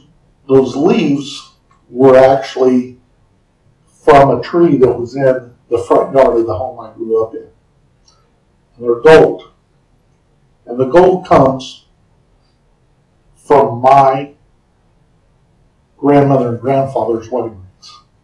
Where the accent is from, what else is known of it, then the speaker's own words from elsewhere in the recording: Carthage, Missouri, United States; I grew up in Carthage, and it's called the Maple Leaf City. A lot of maple leaves. We even have a parade, the Maple Leaf Parade.